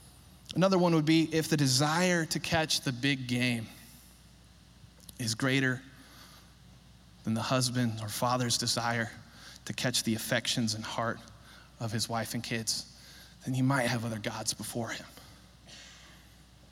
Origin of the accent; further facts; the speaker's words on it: California, United States; also born or lived in Alabama; I'm from Northern California. I grew up in the East Bay Area, 20 years of my life